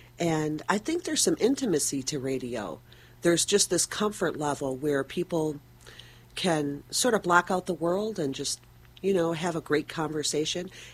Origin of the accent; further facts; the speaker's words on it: Pontiac, Michigan, United States; born there; now in Westland, United States; Yes. Mm-hmm. I was born in Pontiac.